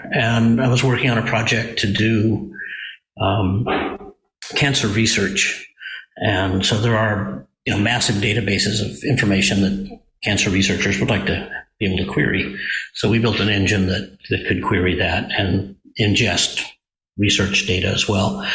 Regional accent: Los Angeles, California, United States; born there; also born or lived in Idaho / Santa Barbara, United States; And so I was born in Southern California in L.A. When he was in getting his Ph.D. And then, you know, we moved to Idaho because that's where he got his first teaching job, and then to Santa Barbara

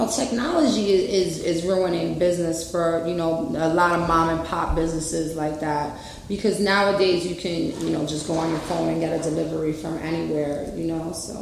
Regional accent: New York City, New York, United States; You know, I'm from New York City. Like, there ain't no mountains in New York City.

